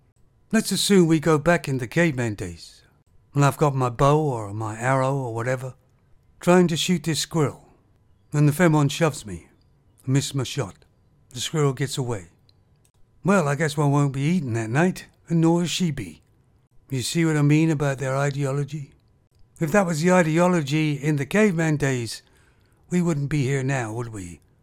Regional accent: Canada; also born or lived in England; I was born in Canada and grew up there a lot of the time. But I also lived in the UK, England.

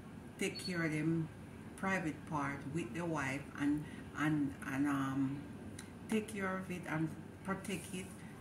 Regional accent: Jamaica; I'm a Jamaican. I'm not here to burn nobody out.

